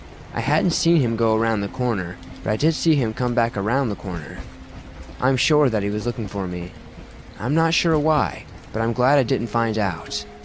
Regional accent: California, United States; now in Northern Ireland, United Kingdom; I was from California, and he was from Northern Ireland. I moved to the north coast of Northern Ireland to be closer to him.

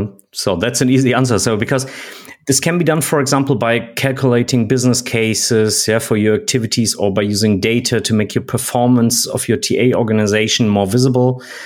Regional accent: Germany

